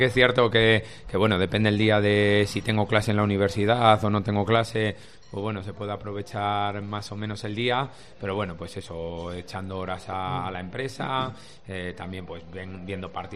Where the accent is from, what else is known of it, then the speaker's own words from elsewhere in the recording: Burgos, Castile and León, Spain; Bueno, yo vengo de Burgos